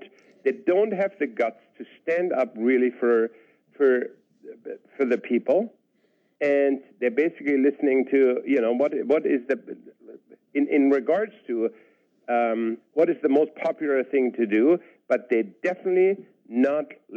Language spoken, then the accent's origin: English; Canada; Because we're Canadian, I guess.